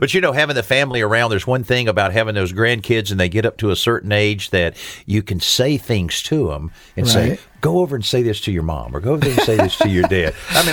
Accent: Marianna, Florida, United States; My hometown of Marianna really got hit hard during Hurricane Michael

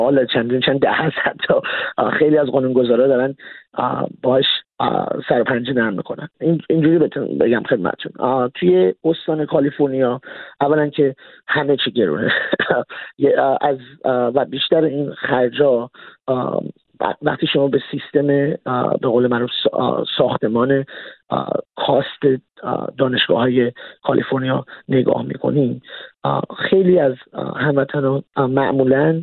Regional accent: Iran; now in United States; من همونجور که فرمودین پناهنده بودم. توی 2009 به عنوان پناهنده مذهبی از ایران به آمریکا اومدم. من زرتشتی هستم

